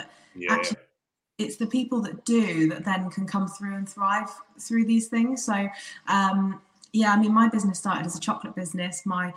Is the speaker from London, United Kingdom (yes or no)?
no; Aberystwyth, Wales, United Kingdom; So we opened Aberystwyth first. That's my hometown.